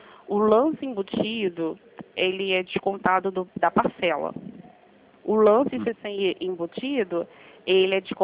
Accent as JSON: {"language": "Portuguese", "region": "Rio de Janeiro", "country": "Brazil", "said": "eu sou do Rio"}